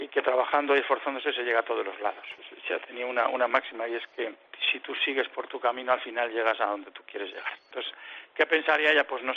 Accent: Ayuela, Castile and León, Spain; una patata de la Valdavia, porque yo es de donde soy, de Ayuela

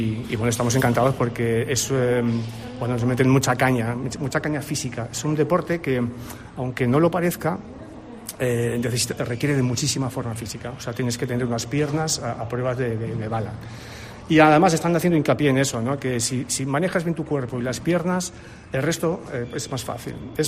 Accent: southeast, Germany; yo nací en Alemania, me crié en Alemania, y en Alemania el tenis de mesa es un deporte muy popular. Yo me crié en un pueblecito del sureste, bueno, alemán

